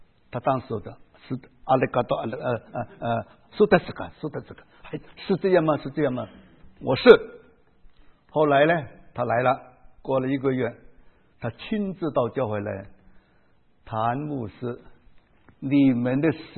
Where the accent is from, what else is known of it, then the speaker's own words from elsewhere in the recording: China; 一个对我中国人那个国家观念很大羞辱